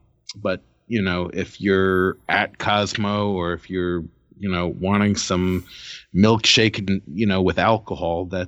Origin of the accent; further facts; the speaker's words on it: United States; I'm an American